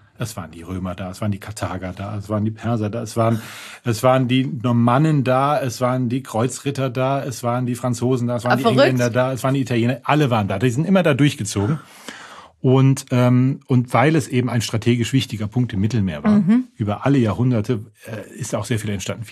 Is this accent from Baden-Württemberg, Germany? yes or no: yes; Heidelberg, Baden-Württemberg, Germany; Ich habe gedacht, ich mache ein Rollenspiel, das in meiner Heimat spielt. Aber warum? Das hat einen Grund gehabt. Und zwar, weil Heidelberg aus meiner Sicht Ausgangspunkt oder auch Startpunkt einer ganz wichtigen Epoche der europäischen Geschichte ist.